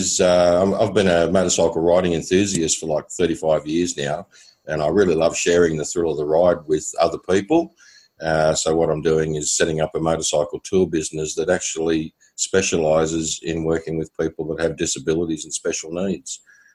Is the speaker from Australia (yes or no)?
yes; Sydney, New South Wales, Australia; I grew up in Sydney, in the western suburbs, probably one of the poorer socioeconomic areas.